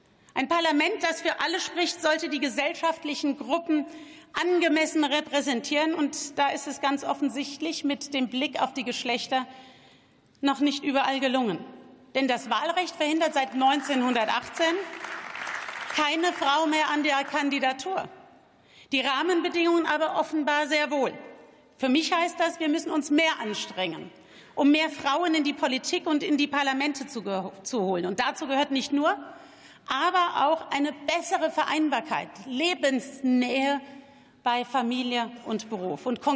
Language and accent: German; Bad Kreuznach, Rhineland-Palatinate, Germany; In meiner Heimatstadt Bad Kreuznach haben sie sich zum ersten Mal auf deutschem Boden getroffen.